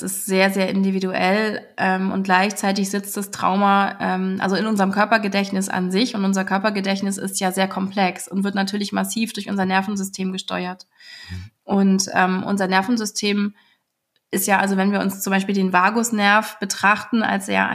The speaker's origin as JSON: {"language": "German", "country": "Germany", "said": "ich als deutsche Mitbürgerin"}